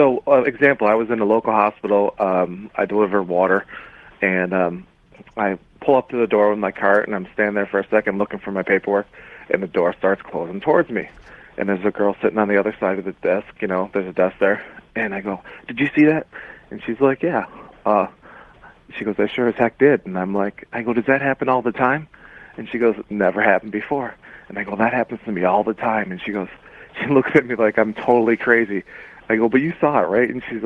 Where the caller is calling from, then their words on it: Buffalo, New York, United States; Buffalo, New York.